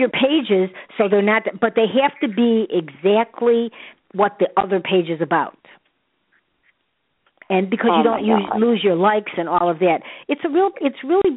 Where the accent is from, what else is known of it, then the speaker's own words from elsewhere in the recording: Chicago, Illinois, United States; Chicago is my hometown